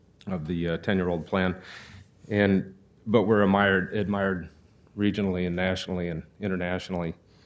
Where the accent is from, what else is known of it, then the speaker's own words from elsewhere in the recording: Portland, Oregon, United States; I think that we have a good park system in Portland. I've been here since the 60s. I grew up in Fernhill Park. Now I play in Grant Park.